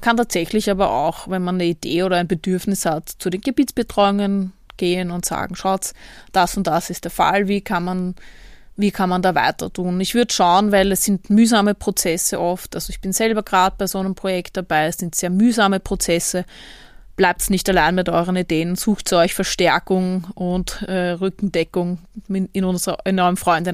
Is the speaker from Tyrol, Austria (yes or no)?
no; Vienna, Austria; als Wienerin und Frau, die gerne gemütliche und schöne Orte aufsucht